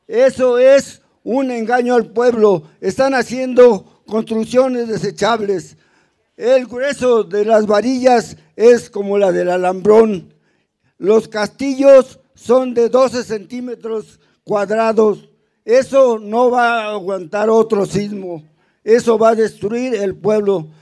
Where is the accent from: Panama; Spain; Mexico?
Mexico; San Gregorio Atlapulco, Mexico City; originario del pueblo de San Gregorio, Atlapulco. La situación que vive mi pueblo